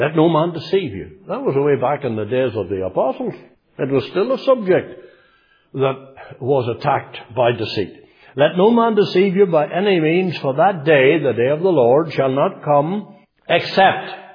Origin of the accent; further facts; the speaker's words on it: Belfast, Northern Ireland, United Kingdom; also born or lived in County Fermanagh; We moved to Belfast from County Fermanagh, way down in the west of the province, in 1953. I was 10, about that.